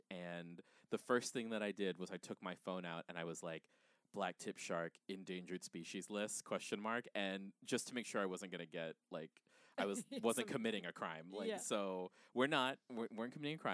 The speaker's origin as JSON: {"language": "English", "country": "Guam", "said": "I'm from Guam. I'm from an island. There, like, we are from an actual island."}